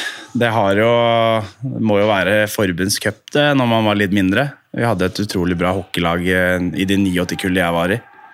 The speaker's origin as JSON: {"language": "Norwegian", "town": "Sarpsborg", "region": "Østfold", "country": "Norway", "tie": "born or raised there", "said": "Født og oppvokst I Sarpsborg, og tilbrakt hele ungdomstiden"}